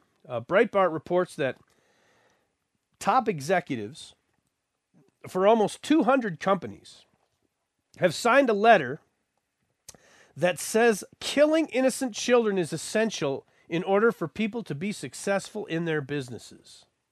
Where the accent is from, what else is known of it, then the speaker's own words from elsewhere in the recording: Buffalo, New York, United States; born there; I was born in Buffalo